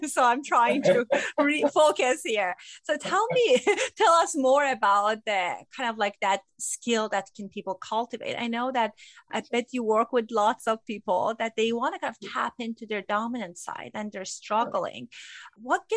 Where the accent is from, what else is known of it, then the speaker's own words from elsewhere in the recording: Iran; I grew up in a conservative community. I grew up in Iran during religious kind of like governing and all of that.